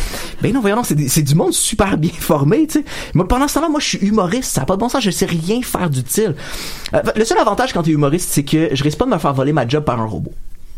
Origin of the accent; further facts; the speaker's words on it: Quebec, Canada; Moi, je suis québécois.